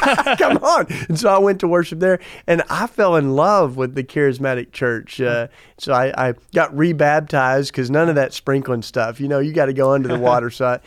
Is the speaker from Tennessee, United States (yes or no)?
yes; Tennessee, United States; I grew up in Tennessee, you know. That's our Bible Belt, deep south, so yeah.